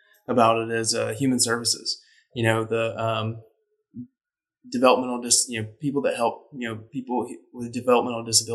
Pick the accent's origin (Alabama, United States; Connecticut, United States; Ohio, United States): Alabama, United States; Tuscaloosa; I've lost connection with him because I'm from Tuscaloosa